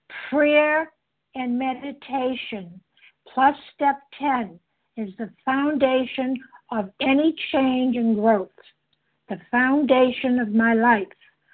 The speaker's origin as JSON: {"language": "English", "region": "Massachusetts", "country": "United States", "said": "I'm from Massachusetts"}